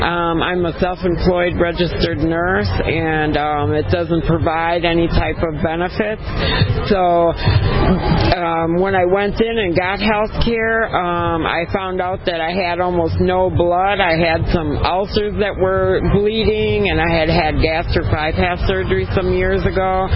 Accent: Madison, Wisconsin, United States; I'm from Madison, Wisconsin.

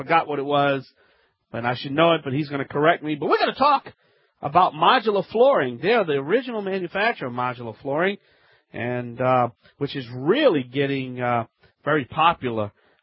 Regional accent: Louisiana, United States; from the Bayou Land, America's favorite home improvement self-help expert

